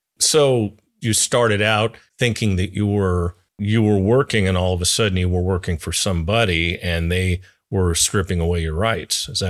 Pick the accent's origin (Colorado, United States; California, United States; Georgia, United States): California, United States; I mean, I grew up in the Bay Area. You don't want to drive them into West Oakland, you know?